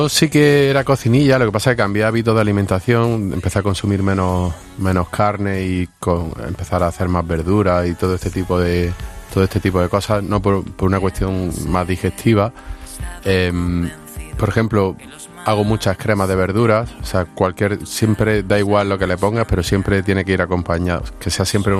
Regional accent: Granada, Andalusia, Spain; yo soy de Granada

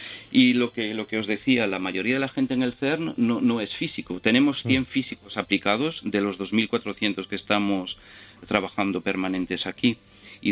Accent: Camposancos, Galicia, Spain; born there; mis primos y mis tías que están viviendo en un pueblecito al lado de La Guardia, en el pueblo donde nací, en Camposancos

